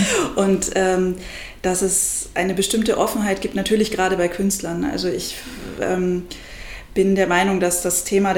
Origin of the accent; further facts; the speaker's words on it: Bavaria, Germany; born there; für mich als gebürtige Fränkin